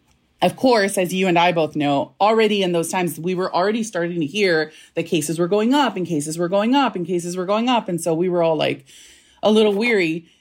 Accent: National City, California, United States; I grew up in National City.

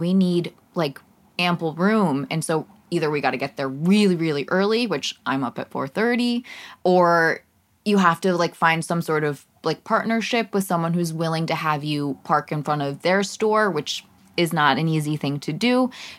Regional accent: East Coast, United States; now in Los Angeles, United States; I'm from the East Coast. My whole family's on the East Coast. And I'm not sure that LA is where I'm rooted for the rest of my life.

